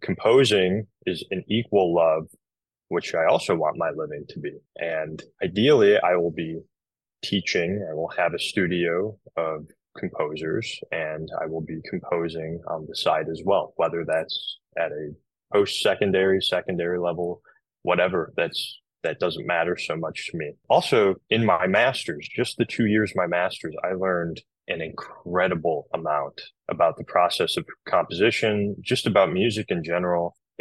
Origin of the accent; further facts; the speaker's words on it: Huron, Ohio, United States; also born or lived in Columbus, Ohio; I did an undergrad in music education at Ohio State, and I'm from Northern Ohio, Huron, Ohio, which is near Sandusky.